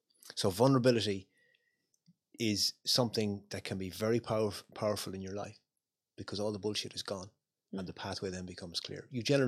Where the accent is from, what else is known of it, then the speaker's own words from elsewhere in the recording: Connacht, Ireland; I set up in Mayo, where I'm from. I done a talk in my hometown years ago, and I advertised in the local newspaper.